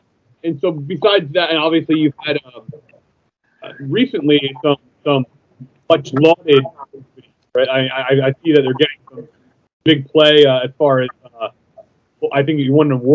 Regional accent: New Jersey, United States; now in Philadelphia, United States; I grew up in North Jersey actually, but I've been down in the Philly area since college.

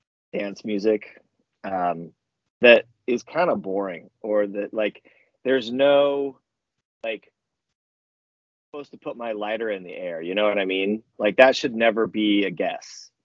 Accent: Portland, Oregon, United States; I'm born and raised in Portland, Oregon. Love it here.

